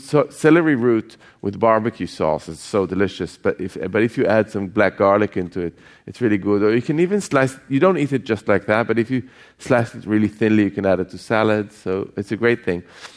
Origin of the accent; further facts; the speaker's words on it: Jerusalem, Jerusalem District, Israel; the whole kind of marketplace that we were growing up in Jerusalem